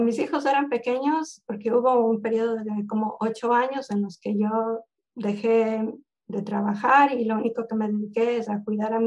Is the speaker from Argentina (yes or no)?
no; Ecuador; moved away as an adult; now in United States; nos casamos y yo vine a vivir a Estados Unidos ya permanentemente. Entonces, creo que mi interés, siendo tan ecuatoriana, el haber venido a Estados Unidos